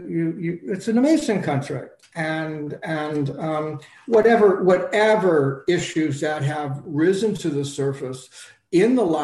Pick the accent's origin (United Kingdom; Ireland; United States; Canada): Canada; I'm Canadian, so, and I'm in Toronto.